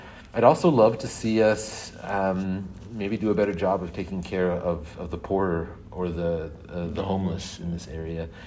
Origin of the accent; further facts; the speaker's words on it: Utah, United States; now in Tacoma, United States; Yeah, but that's nothing compared to what I grew up with in Utah, where like we'd have 3-4 months of snow a year.